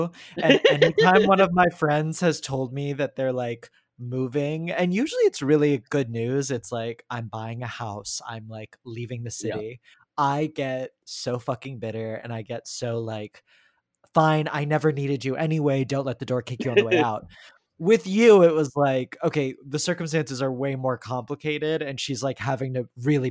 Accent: Texas, United States; because I'm from Texas. When I go back home, well, for a lot of like code switchy reasons, I'm just like very different.

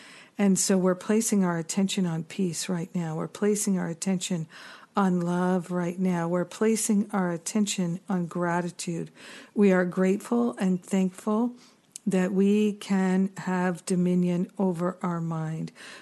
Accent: United States; the cruel war that's happening right now in the world that is most visible to me as an American is Russia's invasion of the Ukraine.

